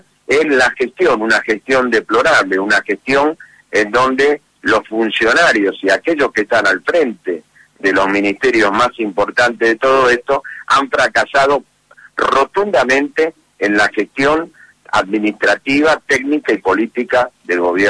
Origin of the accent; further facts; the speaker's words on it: Buenos Aires, Argentina; born there; yo nací en La Boca